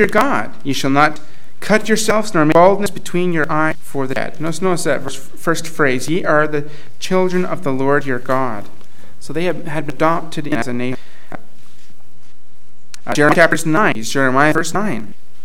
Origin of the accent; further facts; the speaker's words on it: Alberta, Canada; I'm from Alberta, where the best thing you can grow is crab apples.